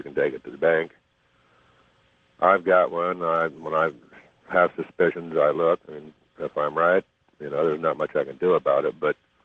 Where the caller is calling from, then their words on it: Fostoria, Ohio, United States; from Fosteria, Ohio.